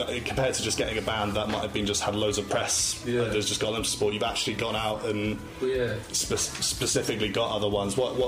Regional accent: Cambridge, East of England, United Kingdom; I'm from Cambridge, and I saw you at the Junction.

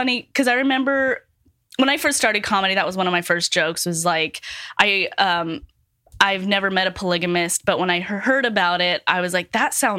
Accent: Utah, United States; So I am from Utah, obviously a lot of, and like many generations are from Utah

